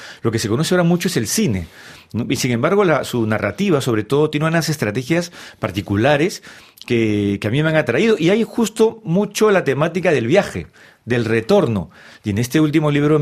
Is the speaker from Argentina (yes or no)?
no; Peru; siendo peruano tenemos el paradigma